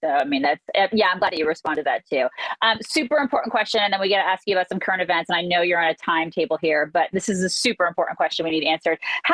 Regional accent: Atlanta, Georgia, United States; also born or lived in Indiana; now in Texas, United States; I'm originally from Indiana, but I grew up in Atlanta and now I'm in Texas.

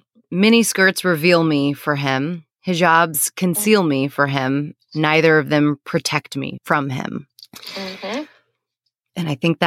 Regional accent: Missouri, United States; But I'm recording this from my hometown of Missouri.

